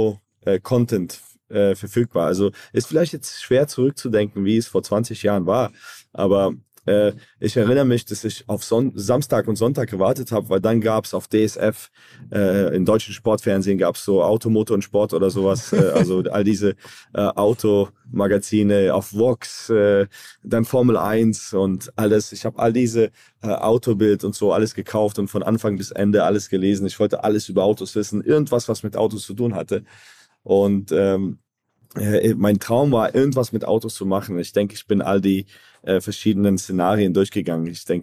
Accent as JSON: {"language": "German", "town": "Zagreb", "region": "City of Zagreb", "country": "Croatia", "also_born_or_lived": "Frankfurt", "said": "Also ich bin Katholik oder meine Familie war katholisch und deswegen bin ich ein Kroate. Und als der Krieg losging, gingen meine Eltern nach Frankfurt, also haben ausgewandert zusammen mit mir. Ich war damals 2 Jahre alt. Und 10 Jahre später sind wir von Frankfurt nach Zagreb gezogen"}